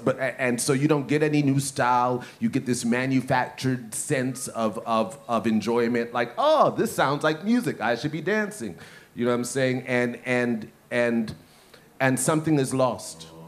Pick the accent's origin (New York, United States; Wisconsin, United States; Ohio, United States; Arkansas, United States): New York, United States; I guess I am from New York, though.